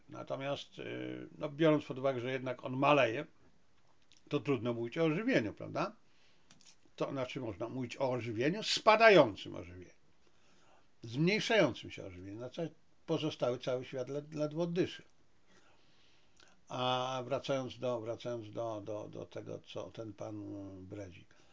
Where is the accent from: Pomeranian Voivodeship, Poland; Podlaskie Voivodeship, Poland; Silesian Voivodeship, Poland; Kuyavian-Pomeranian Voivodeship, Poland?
Silesian Voivodeship, Poland; jako że ja pochodzę ze Śląska, więc ja wiem, na czym to polega.